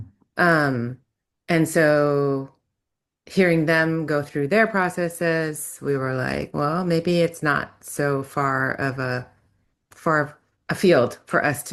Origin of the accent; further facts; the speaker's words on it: Hawaii, United States; now in San Francisco, United States; So we're originally from Hawaii, but have been living in San Francisco for the last 30 years or so. We're both of Japanese descent, enjoy going to Japan